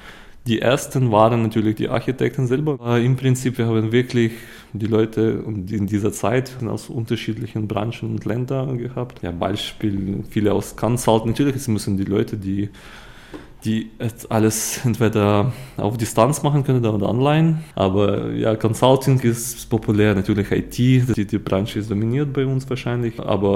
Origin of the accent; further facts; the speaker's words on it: Kyiv, Ukraine; German is a second language; now in Germany; also ich komme selber aus der Ukraine, aus Kiew.